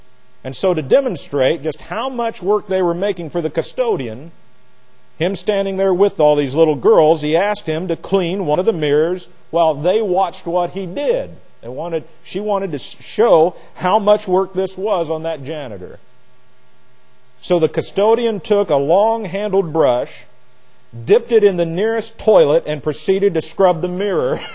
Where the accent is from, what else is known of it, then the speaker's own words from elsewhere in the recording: Jefferson, United States; You often hear me talk about Jefferson, my hometown, and how small it really is.